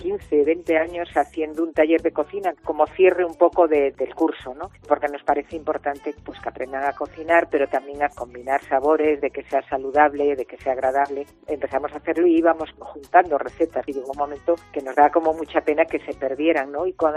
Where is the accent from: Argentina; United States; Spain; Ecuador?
Spain; Galicia; Bueno, yo soy gallega